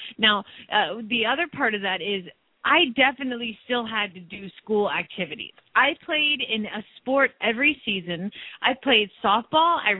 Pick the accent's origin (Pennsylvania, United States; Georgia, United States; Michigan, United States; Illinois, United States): Georgia, United States; Atlanta; growing up in Atlanta, Georgia, I was the only horse girl in school, okay?